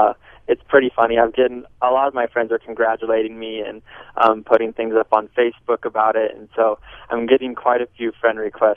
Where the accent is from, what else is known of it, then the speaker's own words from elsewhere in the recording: Colombe, South Dakota, United States; Yeah, I'm from Colombe, South Dakota. Graduated from Colombe in 2007.